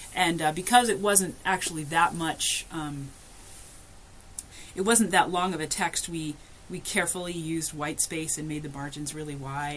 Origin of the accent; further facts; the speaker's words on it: Alaska, United States; So I grew up, I was born and raised in Alaska.